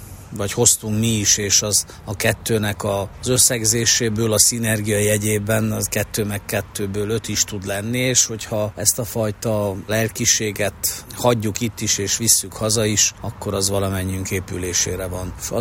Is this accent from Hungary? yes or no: no; Székely Land, Romania; nekem is, mint székelyföldi magyar embernek, székelynek